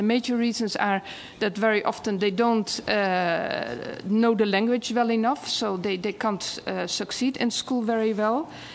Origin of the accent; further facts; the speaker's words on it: Republic of the Congo; from Congo Brazzaville.